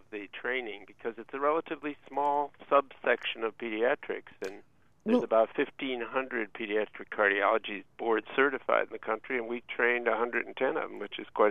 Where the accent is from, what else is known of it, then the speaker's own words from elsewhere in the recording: Syracuse, New York, United States; I was brought up by an aunt and uncle in Syracuse.